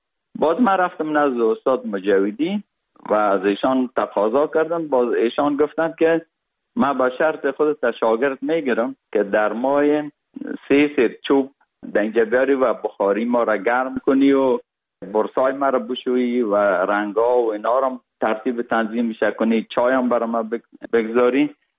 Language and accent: Persian; Kabul, Afghanistan; also born or lived in Parwan; تولدم در ولایت پروان شده و بعد از او 40 روزه بودم که پدرم مرا کابل آورد، چون وظیفهشان در کابل بود و ما در سایه کوتی سنگی کابل بزرگ شدیم.